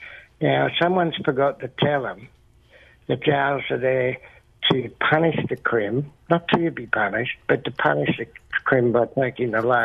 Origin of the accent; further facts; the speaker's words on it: Northern Territory, Australia; I'm from the Territory, and I've talked to you before, 20 years ago, about the Constitution.